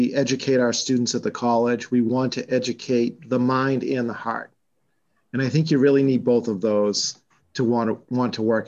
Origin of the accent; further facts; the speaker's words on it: Massachusetts, United States; accent: Boston; I'm really hacking away with my Boston accent here